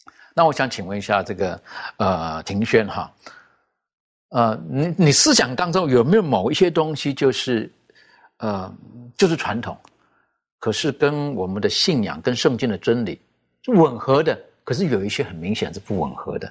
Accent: China; 我们中国人就会一个习惯

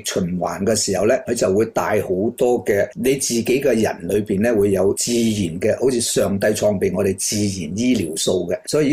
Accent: China; 冇嘅，我哋中国人就讲五十肩。

